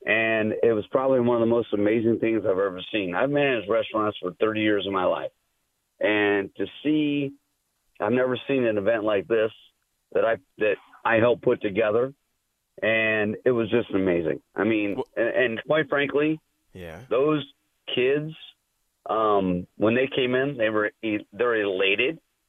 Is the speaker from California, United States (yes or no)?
no; Michigan, United States; now in Myrtle Beach, United States; I'm from Michigan. I'm down here in Myrtle Beach, you know, doing what I do, but I bleed blue.